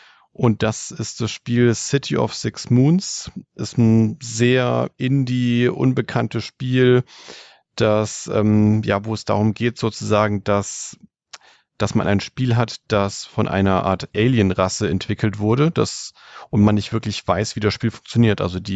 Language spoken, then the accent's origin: German; Bavaria, Germany; Dann wird es an Weihnachten auch in meine Heimat gehen, nach Franken.